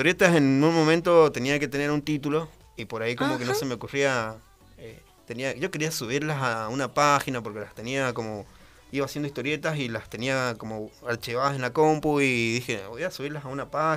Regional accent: Caucete, San Juan, Argentina; also born or lived in Jáchal; viví mucho tiempo en Caucete y sin embargo, es como que no me puedo olvidar que de donde nací. Siempre digo que soy de Hachal, en realidad, aunque he pasado mucho. Soy 50% caucetero y 50% hachalero, aunque haya vivido 6 años nada más en Hachal.

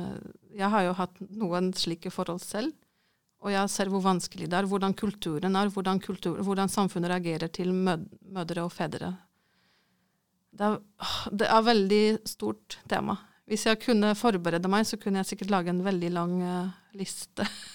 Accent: Poland; moved away; jeg har vokst opp i Polen på 80-tallet

